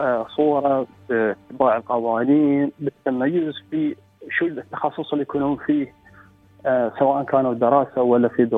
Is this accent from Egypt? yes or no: no; United Arab Emirates; فقلت له أنا من الإمارات.